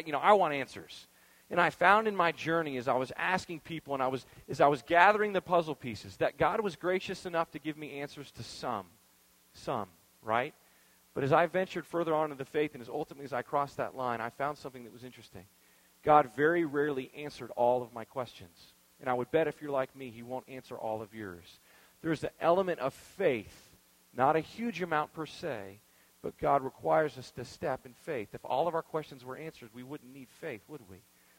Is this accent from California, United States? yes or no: no; Texas, United States; and I'm from Texas. We don't have fog like you guys have fog.